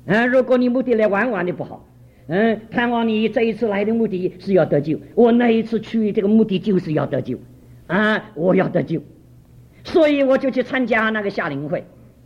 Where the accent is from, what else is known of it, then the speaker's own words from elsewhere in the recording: Shanghai, China; first language Shanghainese; Chinese is a second language; 我那个时候国语也不大懂，我讲上海话的，我上海人，国语也不大懂。